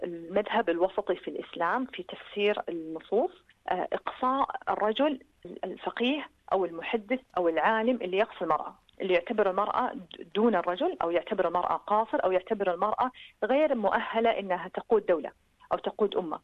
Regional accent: Saudi Arabia; عندنا في السعودية محرمات

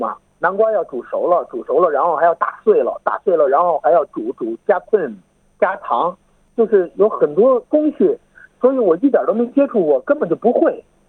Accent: Beijing, China; 因为当时找工作，我们是从北京来的，也不会讲广东话。

